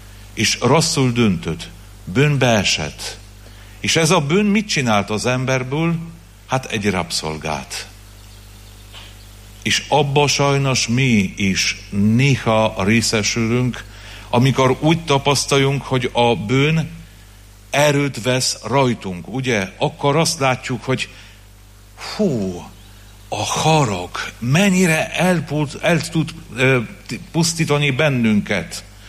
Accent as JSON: {"language": "Hungarian", "country": "Poland", "second_language": "Hungarian", "said": "Én pedig Lengyelországból jöttem."}